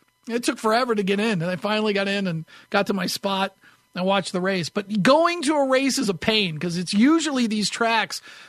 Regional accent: New Hampshire, United States; now in Las Vegas, United States; You know, I grew up in New Hampshire, and we had a track that had a Winston Cup

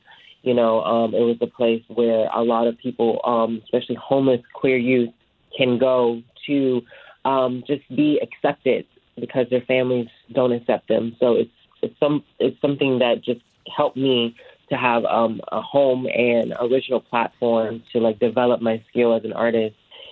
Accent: Chicago, Illinois, United States; Growing up in Chicago, trans people, or especially queer people alone, were not safe joining other sports

